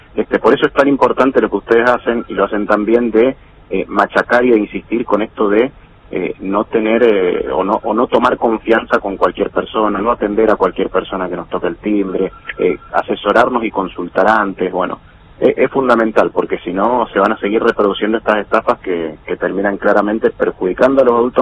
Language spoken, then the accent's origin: Spanish; San Rafael, Mendoza, Argentina; en mi caso y en nuestro caso que somos de San Rafael